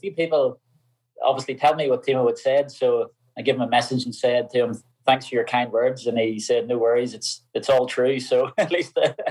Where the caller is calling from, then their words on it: Northern Ireland, United Kingdom; Just at home. I'm home in Northern Ireland.